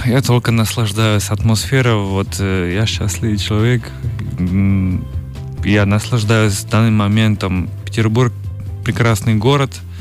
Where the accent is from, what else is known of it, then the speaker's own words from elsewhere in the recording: Žilina, Žilina Region, Slovakia; Russian is a second language; Моего родного города Жилин здесь играл.